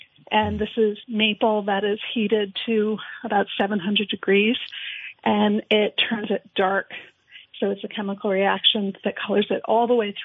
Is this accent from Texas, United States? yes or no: no; Lindenville, Vermont, United States; also born or lived in St. Johnsbury; I am. I'm born and raised in Lindenville. But my father and mother moved up here from New Jersey in the 60s. But I was born in St. Johnsbury. So I guess that makes me a Vermonter, right?